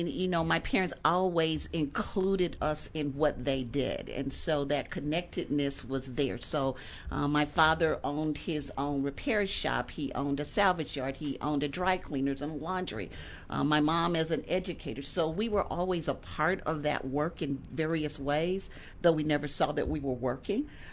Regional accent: St. Louis, Missouri, United States; So I grew up in St. Louis, Missouri, in a very connected home, very loving family, and with that had three brothers in that process.

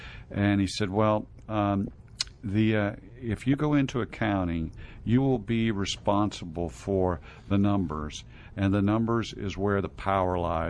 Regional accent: Pittsburgh, Pennsylvania, United States; Pittsburgh, Pennsylvania.

